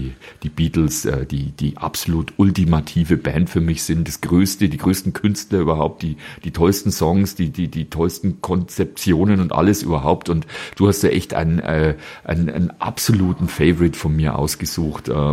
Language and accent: German; Selb, Bavaria, Germany; So, und für alle, die eben nicht aus Selb kommen und nicht aus dem Egerländer Kulturraum kommen.